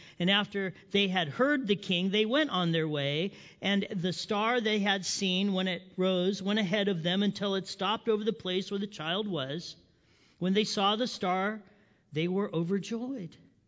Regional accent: Big Bear, California, United States; So I call myself a hick. I'm a hick from Big Bear. So I grew up in Big Bear. That's where all the snow is right now.

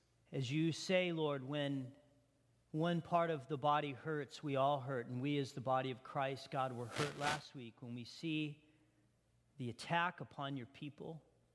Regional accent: Big Bear, California, United States; I'm a hick from Big Bear. I was born and raised in Big Bear. And we had one police officer in the whole city of Big Bear.

